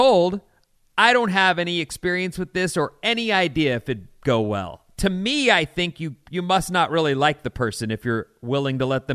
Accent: Canada; now in California, United States; as a Canadian living in California

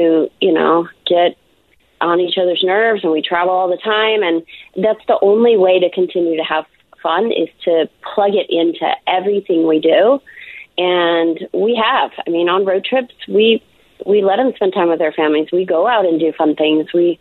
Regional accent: Salt Lake City, Utah, United States; also born or lived in Oregon; And I actually was born in Oregon, just so you know. I lived some other places when I was tiny, tiny, but I've been in Salt Lake since 83

